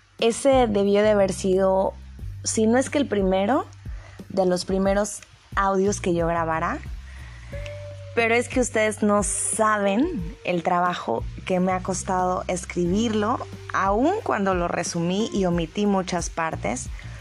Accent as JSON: {"language": "Spanish", "region": "Puebla", "country": "Mexico", "tie": "born there", "said": "nací en Puebla, en un lugar mágico, lleno de diversidad culinaria y colorido."}